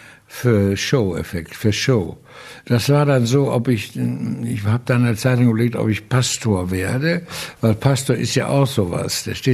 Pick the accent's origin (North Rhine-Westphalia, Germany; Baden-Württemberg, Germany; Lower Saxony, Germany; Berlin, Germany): North Rhine-Westphalia, Germany; Cologne; in der evangelischen Gemeinde in Köln-Delbrück, wo ich herkomme